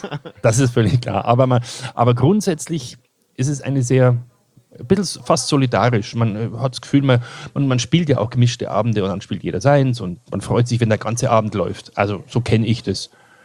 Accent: Kirchseeon, Bavaria, Germany; born or raised there

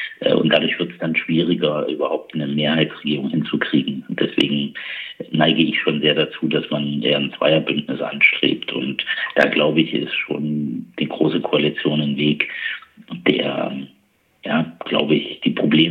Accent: Thuringia, Germany; das sage ich jetzt auch mal als Thüringer

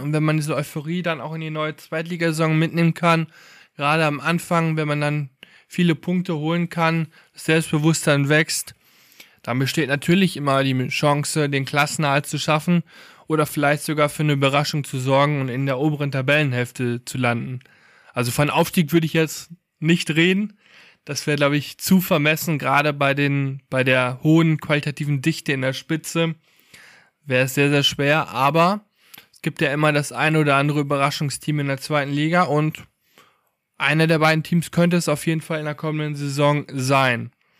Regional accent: North Rhine-Westphalia, Germany; born there; Ich komme ja gebürtig aus dem Westmünsterland, wie einige von euch wissen.

